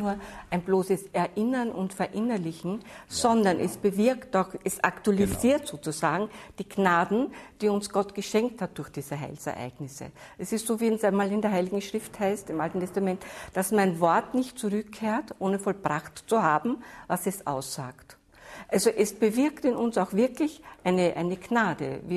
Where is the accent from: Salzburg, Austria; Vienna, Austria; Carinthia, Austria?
Vienna, Austria; ich bin Wienerin, deshalb weiß ich das auch genau